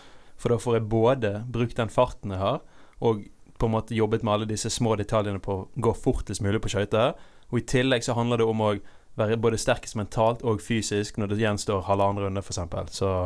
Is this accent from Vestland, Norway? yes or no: yes; Bergen, Vestland, Norway; Jeg vokste opp, jeg begynte I Sandviken. Det var jeg hang ute I gatene.